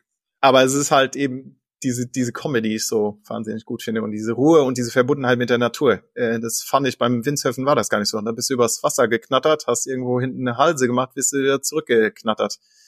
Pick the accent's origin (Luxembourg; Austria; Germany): Luxembourg; oder ich bin ja ein Luxemburger und bin in Luxemburg groß geworden